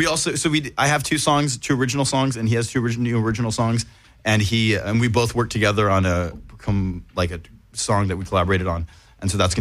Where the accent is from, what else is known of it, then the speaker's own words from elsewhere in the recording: Dublin, Leinster, Ireland; Yeah, so I'm from Dublin, Ireland, and I play guitar and then I use all of these effects pedals.